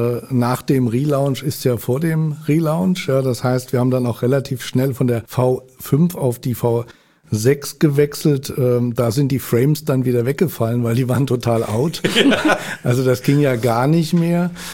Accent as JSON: {"language": "German", "region": "Hamburg", "country": "Germany", "tie": "born there", "said": "Gebürtiger Hamburger"}